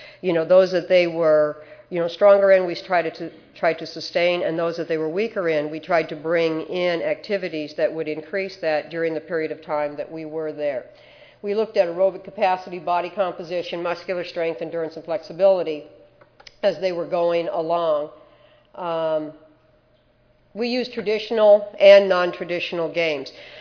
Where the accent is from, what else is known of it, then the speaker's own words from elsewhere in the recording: Cleveland, Ohio, United States; We're from Cleveland, Ohio, and it's snowing there.